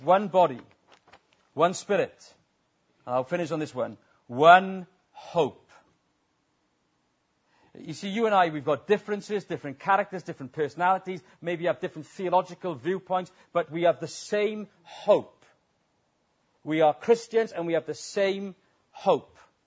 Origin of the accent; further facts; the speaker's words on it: Wales, United Kingdom; as a Welshman, you might have guessed, I'm a proud Welshman.